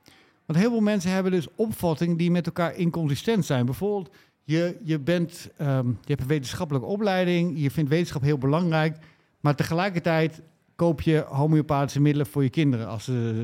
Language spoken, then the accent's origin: Dutch; Netherlands; ik ben een man, ik ben een Nederlander, Ik ben, ik praat Nederlands.